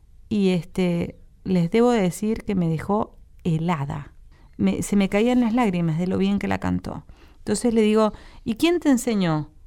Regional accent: Argentina; somos argentinos

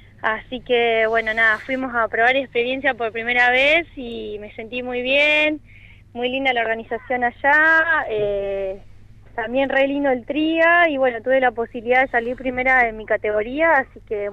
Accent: Choele Choel, Río Negro, Argentina; now in Bahía Blanca, Argentina; estoy corriendo acá en Bahía Blanca. Soy de Chuele Chuel

